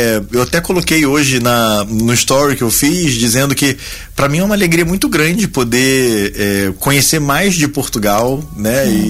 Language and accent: Portuguese; Rio de Janeiro, Brazil; accent: Brazilian; eu, como já podem perceber pelo meu sotaque, eu não sou de cá, né? Eu sou do Brasil, sou do Rio de Janeiro